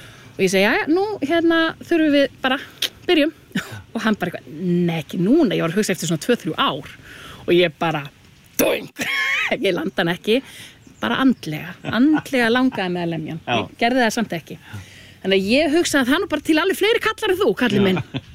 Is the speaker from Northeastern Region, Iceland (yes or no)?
no; Vestmannaeyjar, Southern Region, Iceland; ég auðvitað alinn upp í Vestmanni.